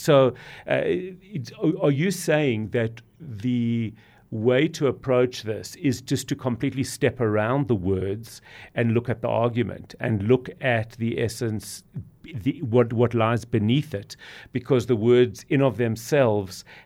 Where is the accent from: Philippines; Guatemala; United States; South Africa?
South Africa; as a South African, we know full well what apartheid is and what it isn't